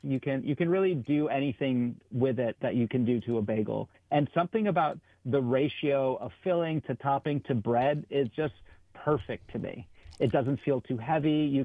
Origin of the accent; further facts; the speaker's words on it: Doha, Qatar; So growing up in Doha, bagels weren't super easily accessible.